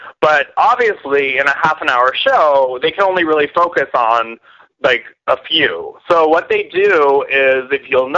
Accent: Seattle, Washington, United States; also born or lived in Minnesota; I moved to Seattle when I was like 1 year old or something. But I was born in Minnesota.

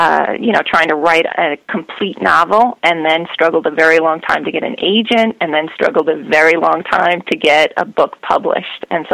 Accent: New York, United States; I grew up in New York, but my grandfather lived in northeastern Pennsylvania

